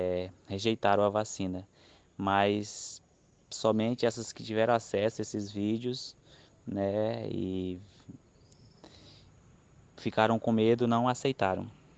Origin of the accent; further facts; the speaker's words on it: Feijó, Acre, Brazil; Sou da Sul, do povo Runicuim, da terra indígena Caxinauá de Nova Olinda, Alto Rio Envira, do município de Feijó, Acre.